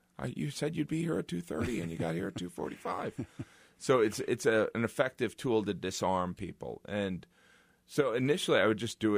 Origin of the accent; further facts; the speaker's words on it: Midwest, United States; Yeah, I mean, I'm from the Midwest, but I started in New York, and I had I'm a slow talking, white bread looking Midwesterner.